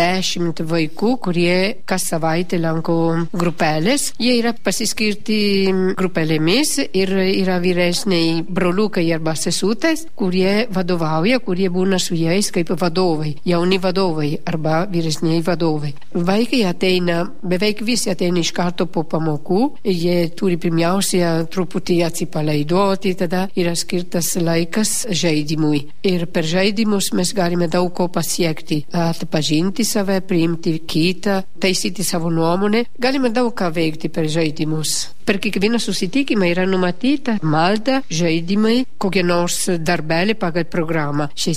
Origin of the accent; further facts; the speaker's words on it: Italy; Lithuanian is a second language; now in Kretinga, Lithuania; esu švenčiausios širdies pranciškonė misionierė ir Kretingoje gyvenu jau 17 metus. Esu italė, kilusi iš Italijos.